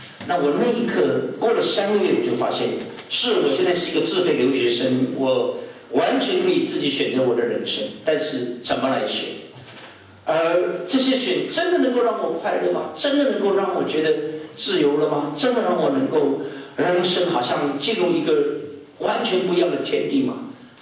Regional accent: Shanghai, China; 第一个就是我很年幼的时候看到的上海的人民广场

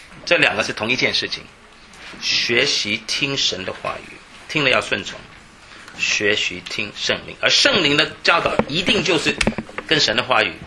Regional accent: Jiangsu and Zhejiang, China; 的良心可能呢很像一些不论是我们江浙人

